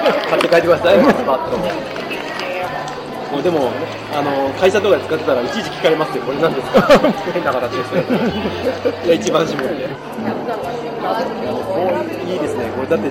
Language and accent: Japanese; Nara, Japan; 奈良市内ですけど。